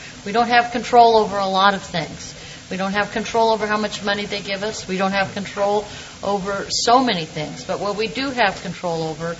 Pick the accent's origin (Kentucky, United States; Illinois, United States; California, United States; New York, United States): California, United States; Riverside; You know I'm from Riverside.